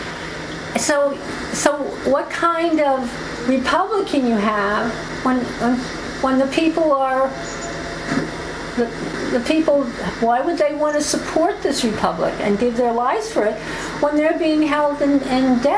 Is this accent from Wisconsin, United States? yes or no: no; Brooklyn, New York, United States; accent: Brooklyn; That's my Brooklyn accent.